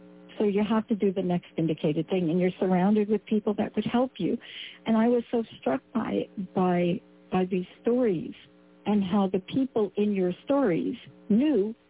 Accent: New York, United States; I grew up in New York. You know this, and I know this.

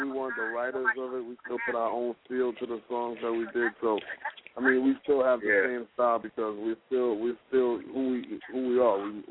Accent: Trinidad & Tobago; now in United States; We hail from Trinidad, and we hail from Trinidad to New York.

